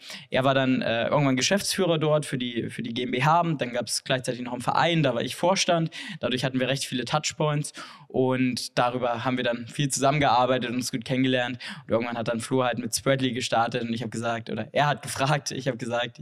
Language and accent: German; Saxony-Anhalt, Germany; In Sachsen-Anhalt, wo ich herkomme, noch nicht.